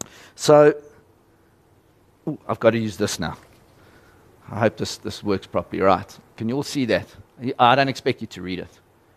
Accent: South Africa; from a strategic point of view and as a South African.

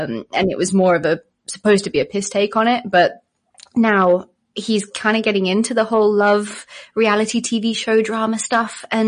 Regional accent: South Africa; accent: British; also born or lived in Knysna / Cape Town; now in United Kingdom; We're in the UK, but I grew up in South Africa and I left there in, what was it, February, I think. I was in Knysna, but I've lived in Cape Town and in a couple of different places around South Africa.

